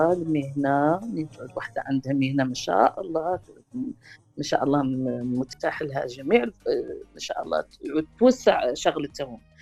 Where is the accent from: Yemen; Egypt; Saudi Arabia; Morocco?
Morocco; now in Mauritania; إحنا قاعد مغاربة عندهم حالة خاصة يديرونا فوق رؤوسهم